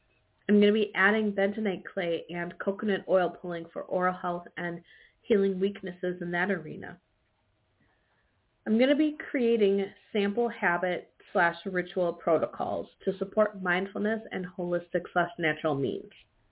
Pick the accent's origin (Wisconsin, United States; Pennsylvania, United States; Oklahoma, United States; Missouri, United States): Wisconsin, United States; I'm from Wisconsin. I love dairy.